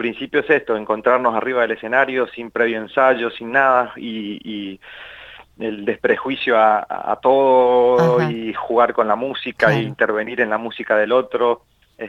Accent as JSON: {"language": "Spanish", "region": "Corrientes", "country": "Argentina", "tie": "born or raised there", "said": "En mi casa yo me crié con mis abuelos en Corrientes"}